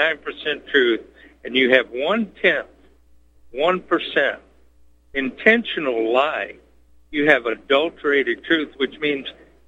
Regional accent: Detroit, Michigan, United States; I grew up in Detroit, and my mother used to have to go downtown. We'd ride the bus.

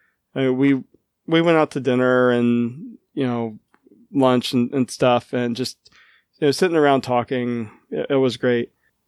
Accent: Memphis, Tennessee, United States; Growing up in Memphis, Tennessee, most people were either Braves fans or Cardinal fans.

